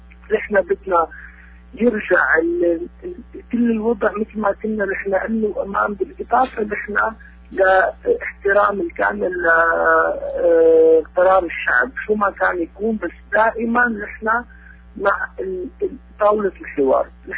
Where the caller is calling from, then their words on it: Austria; أنا عم نحكيكم من النمسا.